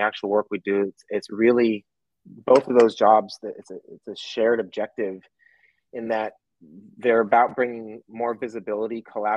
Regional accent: Pasadena, California, United States; now in Amsterdam, Netherlands; I grew up in Pasadena, California, so I'm a total city slicker. and of course, now I live in Amsterdam, the Netherlands

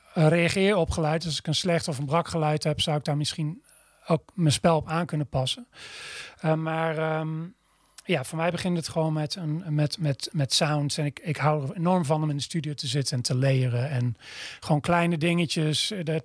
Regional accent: Dinxperlo, Gelderland, Netherlands; Ik ben opgegroeid in Dinxperlo.

